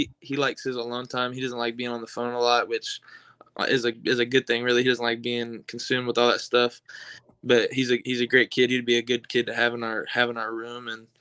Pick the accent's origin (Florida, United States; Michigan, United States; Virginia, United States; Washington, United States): Florida, United States; So I grew up a Florida Gator fan. Okay. I'm originally from Florida. My family's Florida fans